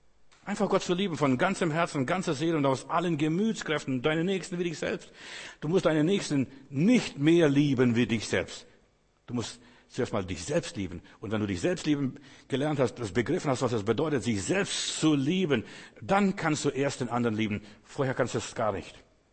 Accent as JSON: {"language": "German", "region": "Berlin", "country": "Germany", "said": "Ich bin Berliner, aber die meisten Berliner sind Eingeschmeckte."}